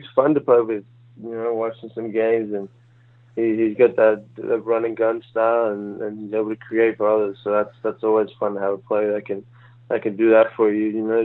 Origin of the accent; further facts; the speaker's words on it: Australia; now in United States; since I came from Australia to Vegas, and then Vegas to New Hampshire, and then obviously New Hampshire to UCLA.